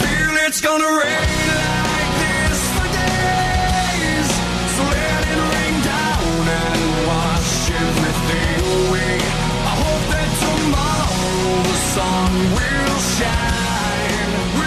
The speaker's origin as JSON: {"language": "English", "town": "Kansas City", "region": "Missouri", "country": "United States", "said": "You know, I come from Kansas City, Missouri, where that is the operating procedure."}